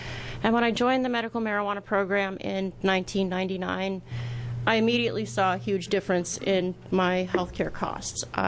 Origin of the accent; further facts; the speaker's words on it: Happy Valley, Oregon, United States; I'm from Happy Valley, Oregon.